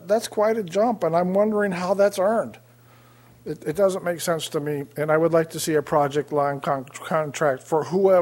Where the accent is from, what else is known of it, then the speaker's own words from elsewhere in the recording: Morro Bay, California, United States; from Morro Bay.